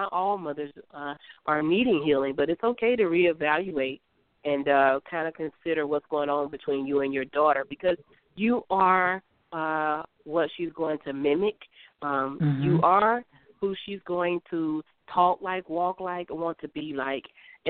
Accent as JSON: {"language": "English", "region": "Florida", "country": "United States", "tie": "born or raised there", "said": "when I had a book signing in my hometown here in Florida"}